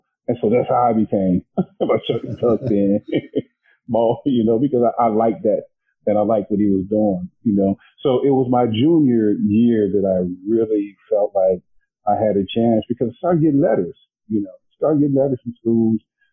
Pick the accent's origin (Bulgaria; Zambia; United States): United States; California; the courses that I took as a freshman growing up in California, then coming to Dayton, and everything was just so different.